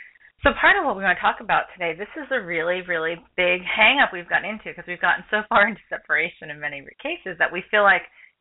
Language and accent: English; New York, United States; growing up in Long Island, New York, I have a lot of friends that were from different belief systems